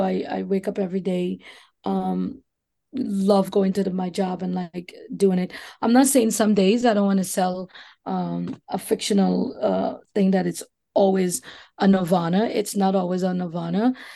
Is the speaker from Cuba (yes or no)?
no; Trinidad & Tobago; growing up in Trinidad and Tobago, being the girl in the plumbing